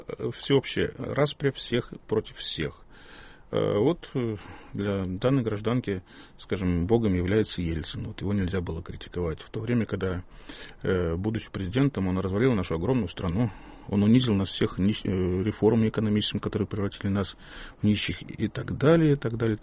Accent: Western Belarus, Belarus; Я сам родился в Западной Белоруссии. И я помню, когда еще маленьким мальчиком, я помню, на каждом перекрестке дорог стояла маленькая часовенька или крест.

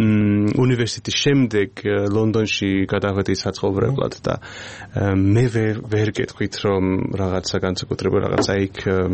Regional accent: North West England, United Kingdom; ახლა მე საწესო წარმოშობით ლანკაშერიდან ვარ, აი ნორთ

